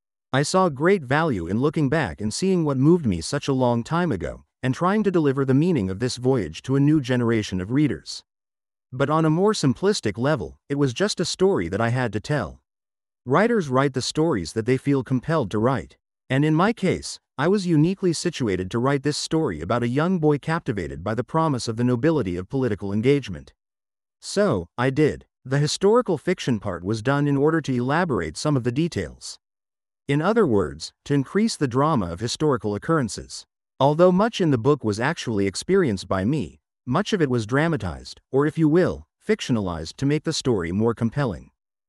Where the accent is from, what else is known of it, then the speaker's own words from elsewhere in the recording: United States; As Americans, we come from an exceptionally unique political heritage.